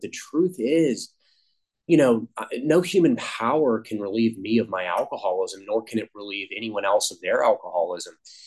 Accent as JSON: {"language": "English", "town": "Richmond", "region": "Virginia", "country": "United States", "tie": "born or raised there", "said": "I grew up and lived in Richmond my whole life. And, you know, my parents lived in the suburbs."}